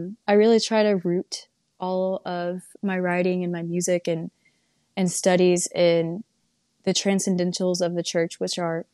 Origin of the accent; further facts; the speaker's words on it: Texas, United States; now in New Orleans, United States; So was very much in the Aggie culture growing up in Texas, was my experience. So very different to be here in New Orleans now.